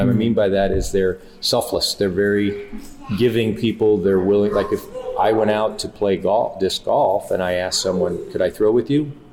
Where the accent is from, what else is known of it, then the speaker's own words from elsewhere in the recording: California, United States; now in Portland, United States; because it's very different where I grew up in the Bay Area.